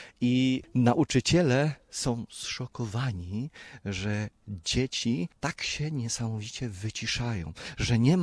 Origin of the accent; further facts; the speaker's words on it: Bytom, Silesian Voivodeship, Poland; Pochodzę z tamtych terenów, bo ja pochodzę z Bytomia, z terenu, który był najgorzej skażony, Bytom Karp, Bytom Bobrek